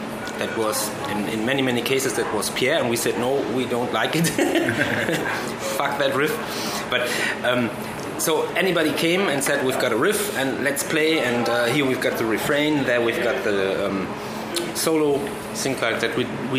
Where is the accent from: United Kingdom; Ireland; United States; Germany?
Germany; Essen, North Rhine-Westphalia; the Ruhr area in Germany, where we come from Essen and Gelsenkirchen. It's kind of 52 cities on one bunch in one. Yeah. That's the Ruhr area.